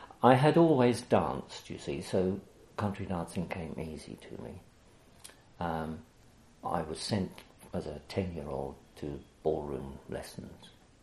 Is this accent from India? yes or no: no; Carlin Howe, North East England, United Kingdom; born there; was born in an air raid in 1941. I was born in North Yorkshire, next to an iron and steelworks, so the Germans were aiming for that.